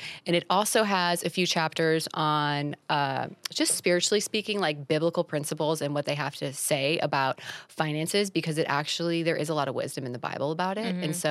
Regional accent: Florida, United States; I'm from South Florida. So the clothing store was in South Florida.

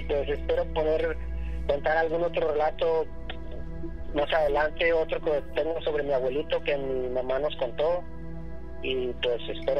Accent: Ario de Rosales, Michoacán, Mexico; moved away; Soy de Ario de Rosales, Michoacán.

